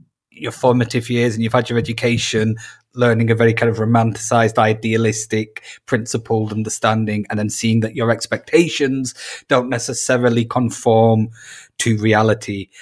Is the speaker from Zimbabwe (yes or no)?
no; England, United Kingdom; As an Englishman, not as an American